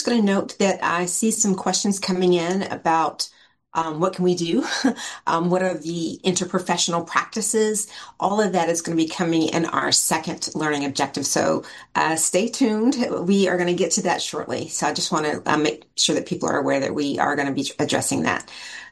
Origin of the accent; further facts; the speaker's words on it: the South, United States; I'm from the South, and so I'm always liking to hug people